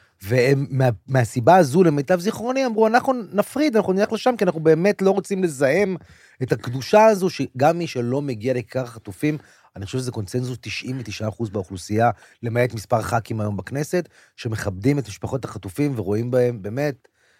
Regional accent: Tel Aviv, Tel Aviv District, Israel; אני גדלתי בתל אביב, תל אביב תמיד הייתה עיר פלורליסטית, ליברלית

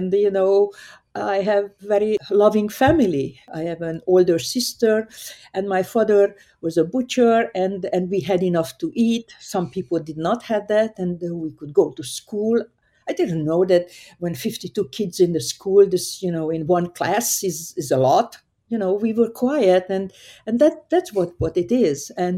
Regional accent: Hungary; So I grew up in Hungary, a very small town

